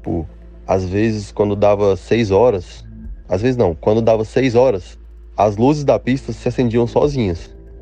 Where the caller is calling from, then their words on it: Goiás, Brazil; eu tenho 21 anos, sou do interior do Goiás.